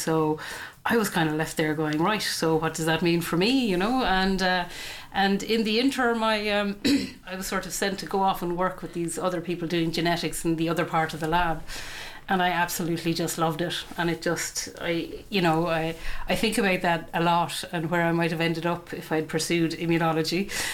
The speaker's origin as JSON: {"language": "English", "region": "Munster", "country": "Ireland", "lives_now": "Cork, Ireland", "said": "So I'm a Cork graduate. I'm originally from Tipperary. We live just outside Cork"}